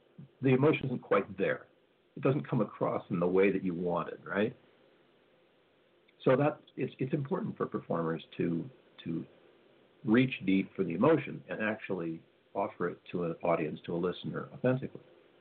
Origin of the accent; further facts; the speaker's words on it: United States; And as a guy growing up in America, we're sort of taught to stuff our big emotions, to not let them show.